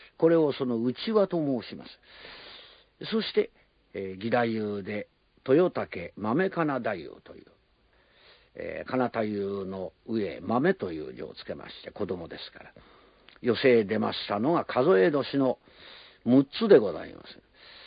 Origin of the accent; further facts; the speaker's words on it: Tokyo, Japan; also born or lived in Osaka; 私が生まれましたのが大阪でございまして、大抵の方は私は江戸っ子だと思ってらっしゃるが、そうではなく大阪西区というところでご誕生になりまして、ただし4歳の折に私は東京へ出てまいります。